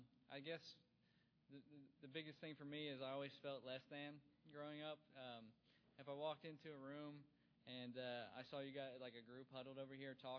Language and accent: English; Ohio, United States; See, I grew up in Ohio, small town in Ohio, just a, you know, pretty normal family